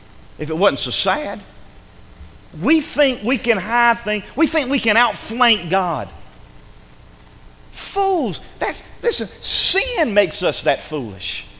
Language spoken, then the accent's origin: English; the South, United States; accent: southern; And I say all, my southern accent, I'm not saying all, A-L-L, I'm saying A-W-E, all.